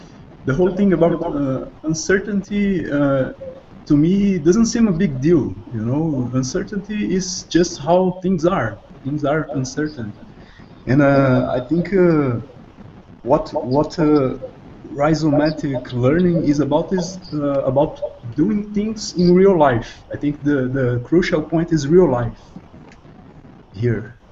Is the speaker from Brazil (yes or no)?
yes; Brazil; English is a second language; I'm from Brazil.